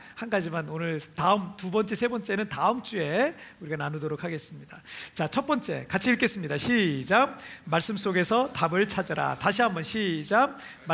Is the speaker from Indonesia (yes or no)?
no; Chungcheong, South Korea; 저는 충청도 사람이라